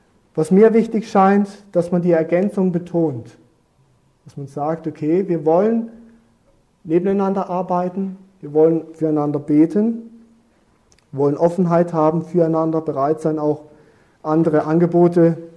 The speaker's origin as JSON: {"language": "German", "region": "Southern Germany", "country": "Germany", "said": "Also bei uns in Süddeutschland hatten wir auch eine Bauersfamilie, ganz typisch, man holte dort die Milch vom Bauern direkt"}